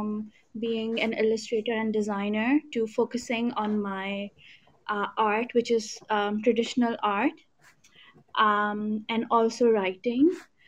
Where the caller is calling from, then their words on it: Pakistan; So I'm from Pakistan. It's in Southeast Asia.